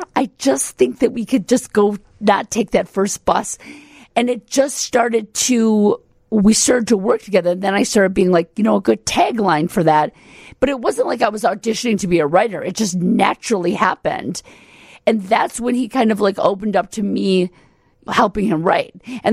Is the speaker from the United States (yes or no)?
yes; Midwest, United States; We're both from the Midwest. We both grew up on Lake Michigan, different sides of Lake Michigan. We both are from these huge Catholic families.